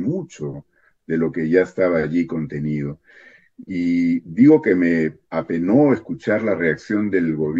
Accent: Peru; Aquellos que precisamente como peruanos tenemos que afrontar.

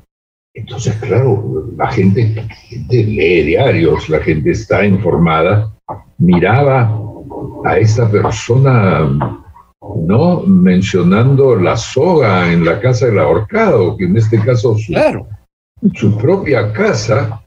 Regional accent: Peru; es una queja peruana que tiene que ver con nuestros problemas en la agricultura, en la inflación

